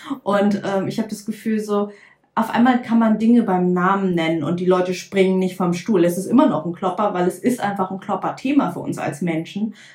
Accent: Lower Saxony, Germany; ich komme aus der Lüneburger Heide

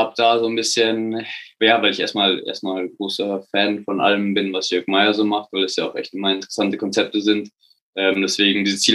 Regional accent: Munich, Bavaria, Germany; moved away as an adult; now in London, United Kingdom; Ich komme ursprünglich aus München, bin 28 Jahre alt. Mittlerweile bin ich jetzt in London seit anderthalb Jahren.

